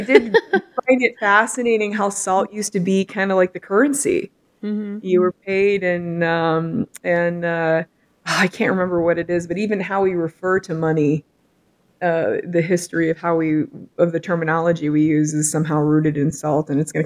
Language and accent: English; Pacific Northwest, United States; I'm from the Pacific Northwest. I like it a little cooler.